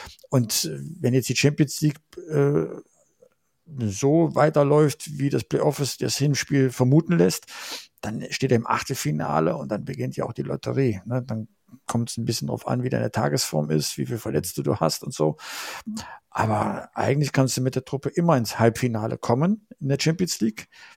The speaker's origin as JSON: {"language": "German", "town": "Aachen", "region": "North Rhine-Westphalia", "country": "Germany", "said": "ich komme ursprünglich aus Aachen, insofern noch eine weitere Rivalität, ne?"}